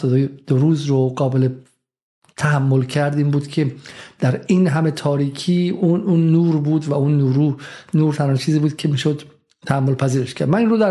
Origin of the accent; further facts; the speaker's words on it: Iran; now in United Kingdom; چون من سالها انگلیسم، من آدم امتیازداری بودم، من در خانواده به شکلی با امتیازی در ایران بزرگ شدم، خانواده مخالف جمهوری اسلامی